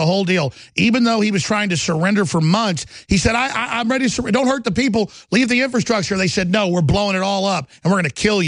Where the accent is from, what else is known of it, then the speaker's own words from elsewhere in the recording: Texas, United States; I'm from Texas, where it still is under law. Handshake deals are law.